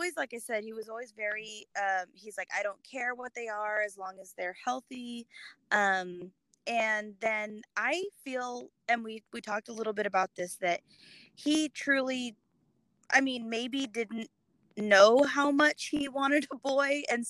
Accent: Alaska, United States; We like I said, I grew up in Alaska. So, I pretty much grew up outside. I was very much a tomboy.

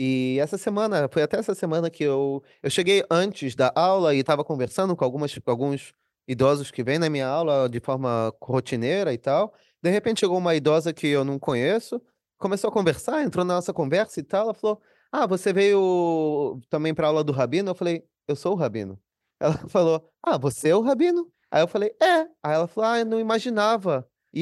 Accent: Rio de Janeiro, Brazil; Então, eu cresci no Rio de Janeiro, mas eu cresci dentro da comunidade judaica.

